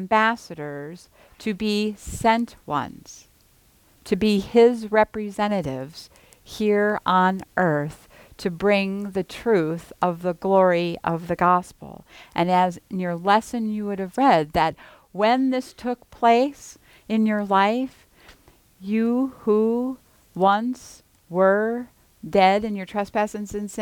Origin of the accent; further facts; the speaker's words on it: Cleveland, Ohio, United States; I'm from Cleveland, so I can speak this way.